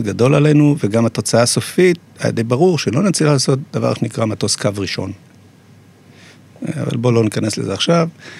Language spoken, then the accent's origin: Hebrew; Jerusalem, Jerusalem District, Israel; למרות שאני ירושלמי ולא ראו בתקופה הזו הרבה מטוסים בירושלים, לפני 67